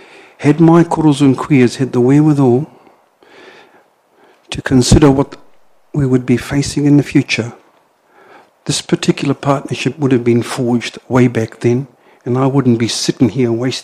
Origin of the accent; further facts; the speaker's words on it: Rotorua, Bay of Plenty, New Zealand; Been born and bred in Rotorua, educated in Rotorua, the Rotorua Boys High School, and then left for 22 years to serve with the military. Coming back home